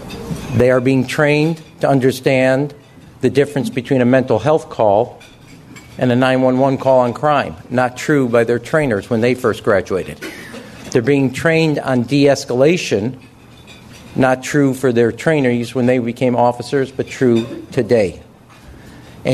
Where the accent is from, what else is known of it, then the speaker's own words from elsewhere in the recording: Chicago, Illinois, United States; In the past, we all know this, if we're from Chicago, Englewood led the city, in shootings.